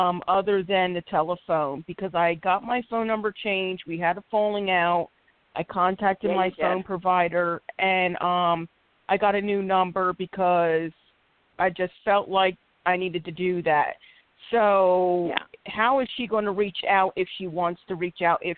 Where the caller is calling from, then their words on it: Philadelphia, Pennsylvania, United States; I'm calling from Philadelphia, PA.